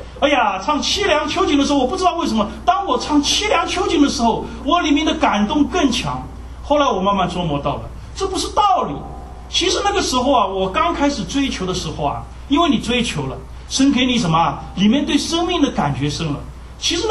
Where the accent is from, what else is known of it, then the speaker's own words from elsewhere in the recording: Shanghai, China; also born or lived in Texas / California; now in United States; 我从上海来，上海呢到德州，德州呢再到加州。